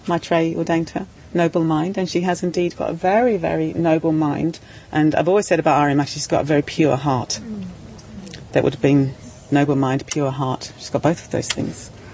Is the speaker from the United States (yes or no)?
no; New Zealand; I'm from New Zealand. I'm 20 years younger, more or less, than Aryamati.